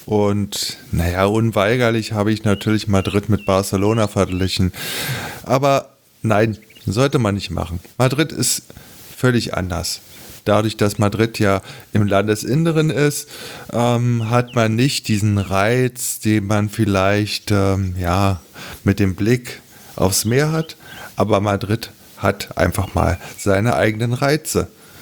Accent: Berlin, Germany; da merkt man dann als Berliner, verdammter Mist, in Berlin ist eine Menge im Zweiten Weltkrieg kaputt gegangen

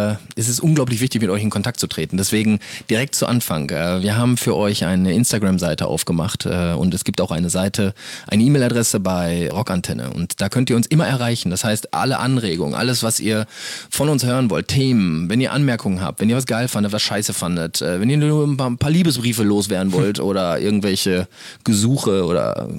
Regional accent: Castrop-Rauxel, North Rhine-Westphalia, Germany; Wir kommen hier so aus Castrop-Rauxel. Das ist die schöne Stadt, in der wir wohnhaft sind.

